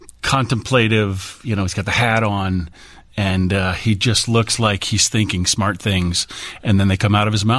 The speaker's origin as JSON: {"language": "English", "town": "Joliet", "region": "Illinois", "country": "United States", "tie": "born or raised there", "said": "But we grew up in Joliet, so I've always considered myself a Chicagoan."}